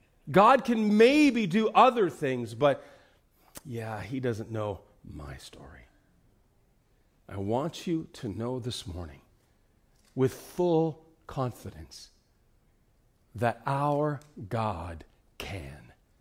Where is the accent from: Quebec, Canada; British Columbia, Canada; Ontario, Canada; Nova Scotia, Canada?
Ontario, Canada; Kapuskasing; from Northern Ontario. Small Kapuskasing, Ontario.